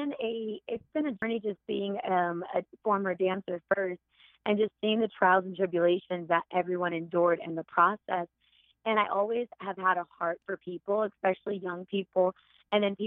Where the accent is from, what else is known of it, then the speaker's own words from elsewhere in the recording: California, United States; And I'm from California and I have so much family here.